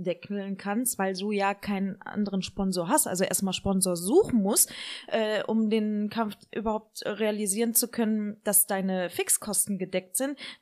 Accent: Herne, North Rhine-Westphalia, Germany; born there; ich bin in Herne geboren. Ich, meine Eltern kommen aus Marokko.

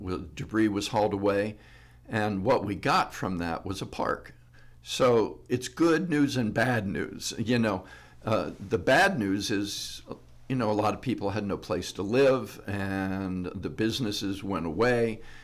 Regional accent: Cincinnati, Ohio, United States; now in Athens County, United States; And I left and worked in San Francisco and moved back to Cincinnati, which is my hometown.

